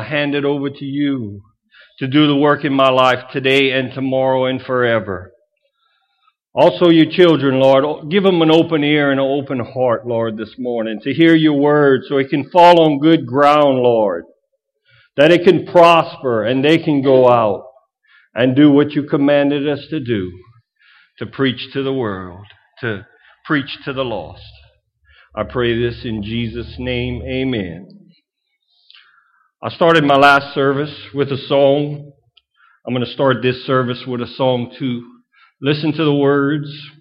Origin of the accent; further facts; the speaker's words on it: Kaplan, Louisiana, United States; I'm from Kaplan.